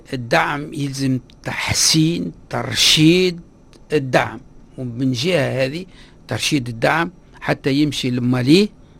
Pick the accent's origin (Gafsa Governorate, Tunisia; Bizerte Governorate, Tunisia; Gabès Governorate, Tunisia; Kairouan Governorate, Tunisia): Kairouan Governorate, Tunisia; Kairouan; أنا من مدينة من القيروان أنا في الريف القيرواني